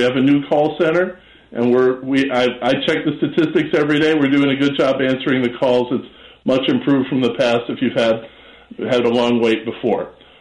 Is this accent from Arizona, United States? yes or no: no; Chicago, Illinois, United States; I grew up in Hyde Park. I grew up in Chicago. I grew up loving the neighborhoods, going all over the place.